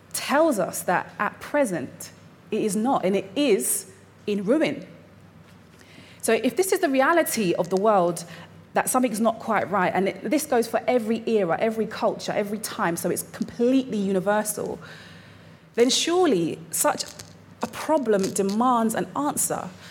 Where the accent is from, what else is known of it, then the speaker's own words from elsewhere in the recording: London, United Kingdom; And as a Londoner, I remember the tragedy